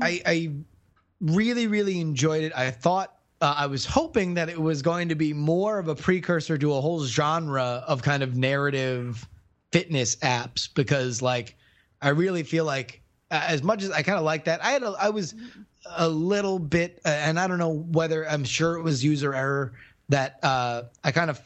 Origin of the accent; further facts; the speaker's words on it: Florida, United States; as a youth growing up in Florida and going to many, many, many theme parks, there's a soft spot in my heart